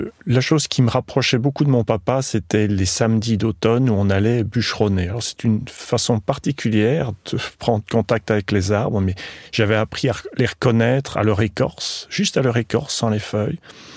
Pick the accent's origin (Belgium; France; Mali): Belgium; moved away as an adult; je suis parti de Belgique, j'ai acheté une ferme en ruine avec 9 hectares